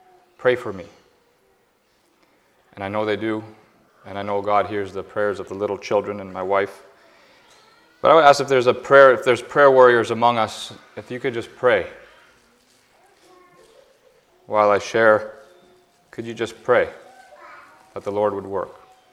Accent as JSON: {"language": "English", "town": "Eagle", "region": "Ontario", "country": "Canada", "said": "I come from Eagle, Ontario."}